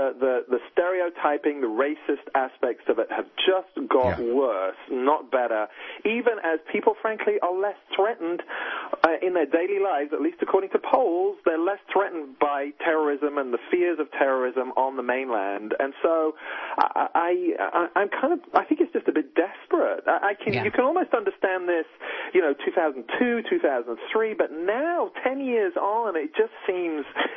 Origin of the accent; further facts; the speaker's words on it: Texas, United States; as you can tell from my accent, having grown up in Texas all these years, I am astonished at that man's hypocrisy.